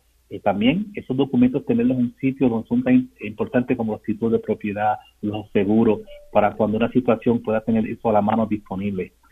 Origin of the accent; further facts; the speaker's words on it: Texas, United States; Yo soy del sur de Texas, vivo allá, y ahí los calores son bien inmensos